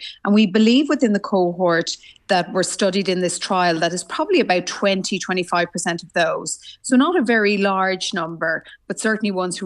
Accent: Ireland; the message we would certainly like to get across as Irish oncologists

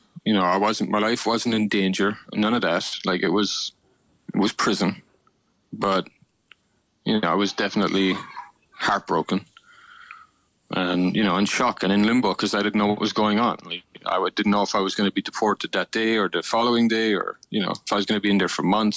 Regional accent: Fermoy, Munster, Ireland; It was in Fermoy, County Cork. It was in my hometown.

